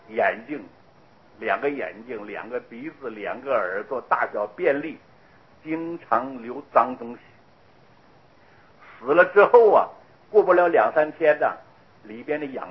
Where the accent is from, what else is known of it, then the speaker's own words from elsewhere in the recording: Taiwan; 说我们台湾人讲